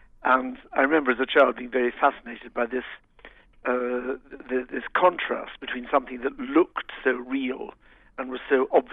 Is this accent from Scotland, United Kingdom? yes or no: yes; Glasgow, Scotland, United Kingdom; When I was a child growing up in Glasgow